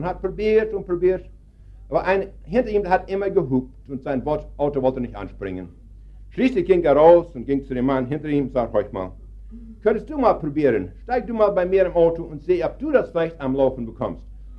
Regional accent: Canada; German is a second language; now in Germany; Ich komme ja aus Kanada und da musste ich hier in Deutschland nochmal etwa die Sprache lernen.

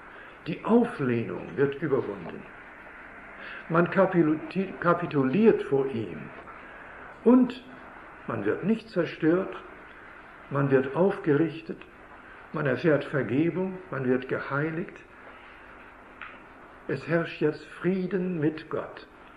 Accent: Canada; Wir kommen ja aus Kanada, wie ich gestern sagte.

